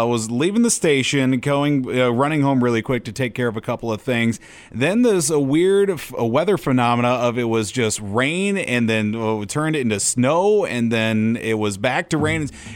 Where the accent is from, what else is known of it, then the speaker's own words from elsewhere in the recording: Minnesota, United States; Cheering for my Patriots to win another one in my home state of Minnesota